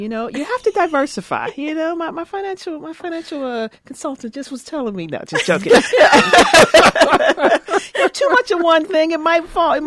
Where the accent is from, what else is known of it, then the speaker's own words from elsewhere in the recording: Pittsburgh, Pennsylvania, United States; I grew up in Pittsburgh, which we claim we're still on the East Coast, but we're practically the Midwest.